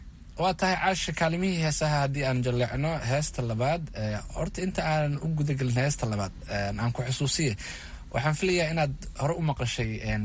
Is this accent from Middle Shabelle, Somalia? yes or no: yes; Jowhar, Middle Shabelle, Somalia; waa magaaladii aan ku dhashay ee aan ku barbaaray